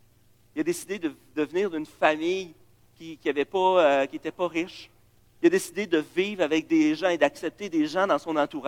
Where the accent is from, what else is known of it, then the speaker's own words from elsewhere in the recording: Quebec City, Quebec, Canada; Moi, je viens de Limoilou, là. Je suis fier de ça.